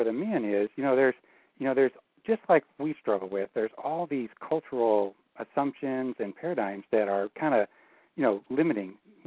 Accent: Appalachia, United States; I grew up in Appalachia on the East Coast, and the same thing there.

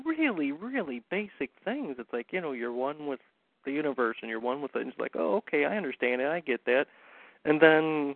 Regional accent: St. Louis, Missouri, United States; from St. Louis

